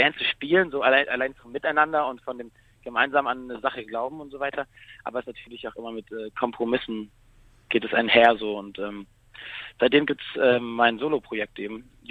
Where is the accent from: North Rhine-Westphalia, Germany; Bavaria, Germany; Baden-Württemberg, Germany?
Baden-Württemberg, Germany; Au; Kurz zusammengefasst, ich bin eben in Au aufgewachsen, bei Freiburg.